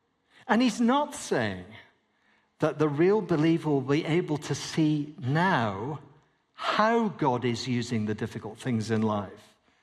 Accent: Scotland, United Kingdom; I'm a Scotsman, we have an old alliance, I'm your friend.

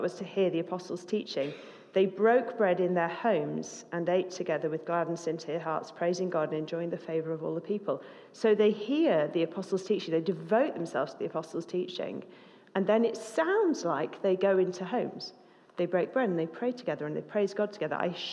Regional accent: United Kingdom; It's probably because I'm British and I find it hard to talk about anything but the weather.

